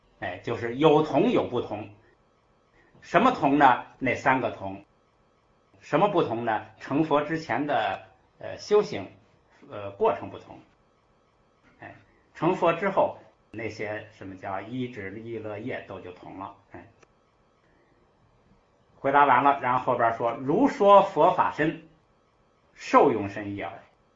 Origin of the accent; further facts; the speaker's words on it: China; 你要是对释迦佛这个生在中国呢，他一定是像我们中国人